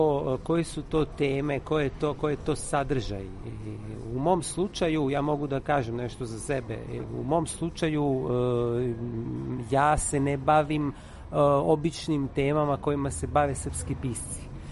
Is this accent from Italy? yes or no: yes; Italy; first language sr; ono što mene muči je neko djetinjstvo koje sam proveo u Italiji. Moj jezik je srpski.